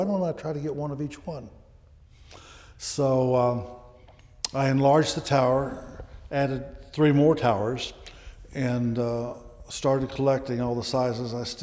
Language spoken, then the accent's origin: English; Scotland, United Kingdom; I'm Scottish, by the way.